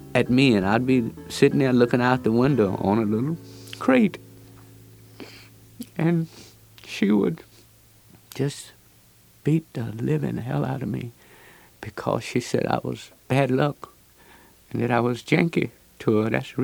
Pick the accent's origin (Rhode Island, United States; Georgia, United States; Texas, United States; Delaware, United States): Texas, United States; Longview; born there; So when I was born on February the 7th, 1930, Longview, Texas, raining and snowing, right behind the old jailhouse, Gregg County, Precinct Number 1, Hoot Garner was the sheriff.